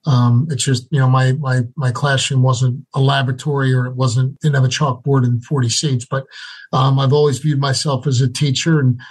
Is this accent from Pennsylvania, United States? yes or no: yes; Abington, Pennsylvania, United States; Temple was an easy job for me because I was from Abington, PA.